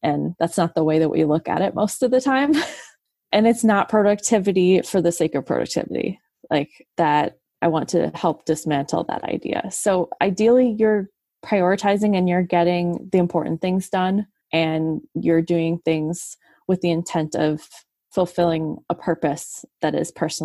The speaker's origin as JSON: {"language": "English", "country": "United States", "said": "Being American, there's plenty of ideas that productivity is most important."}